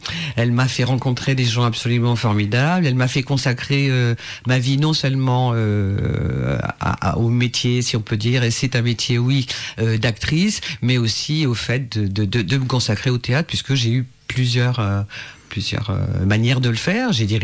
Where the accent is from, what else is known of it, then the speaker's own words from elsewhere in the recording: Marseille, Provence-Alpes-Côte d'Azur, France; born there; moved away as an adult; Je suis né à Marseille. J'en suis parti très tôt, dans les années, il y a quelques années. J'avais une vingtaine d'années à peu près